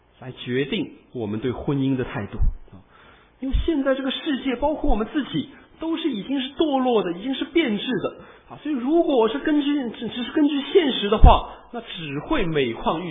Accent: China; 传统上跟我们中国人也是跟那个世界上大多数的民族一样

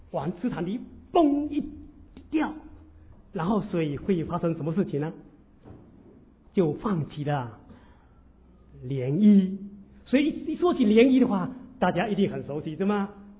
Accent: Fujian, China; 我生长在福建的农村，童年农村的生活给我带来很多美好的回忆。我们的家乡有海，也有山，也有平原。

